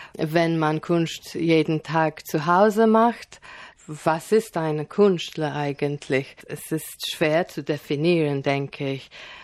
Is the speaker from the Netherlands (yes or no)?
no; Nigeria; Ja, also ich bin in Nigeria aufgewachsen und es war eine sehr tolle Zeit und ich habe sehr schöne Erinnerungen.